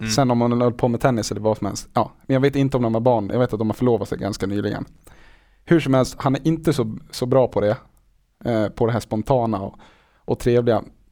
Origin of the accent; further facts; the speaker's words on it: Borlänge, Dalarna County, Sweden; accent: Dalarna dialect; Jag vill ju gärna behålla mitt dalmål. Så jag, när någon påpekar att jag har tappat stockholmskan, då liksom ringer jag ju någon gammal kompis och kommer tillbaka till jag här, så att man är liksom riktigt tillbaka i Borlängemålet.